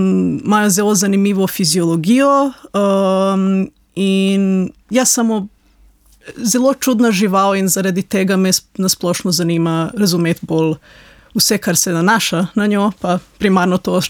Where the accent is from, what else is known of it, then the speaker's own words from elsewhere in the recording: Serbia; moved away as an adult; now in Slovenia; Jaz sem drugače iz Srbije in sem zaključila magisterij v Srbiji.